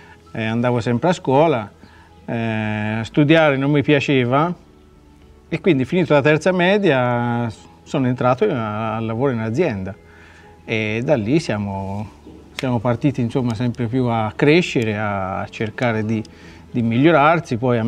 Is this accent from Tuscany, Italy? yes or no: yes; Siena, Tuscany, Italy; born there; accent: Sienese; Io parlo alla senese, che sono nata a Siena, quindi sono, diciamo, più toscano che sardo.